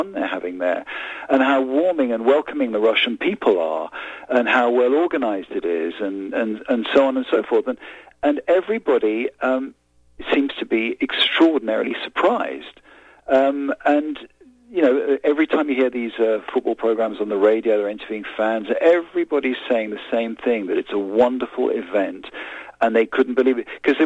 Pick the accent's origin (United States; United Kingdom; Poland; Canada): United Kingdom; England; I'd obviously love it because I'm English and I've supported the English football team since I was a kid.